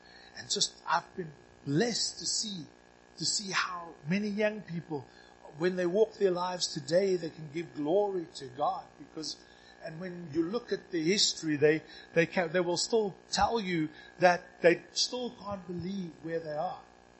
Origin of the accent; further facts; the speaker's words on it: Cape Town, Western Cape, South Africa; now in Sasolburg, South Africa; I come from the land of milk and honey. I come from Cape Town.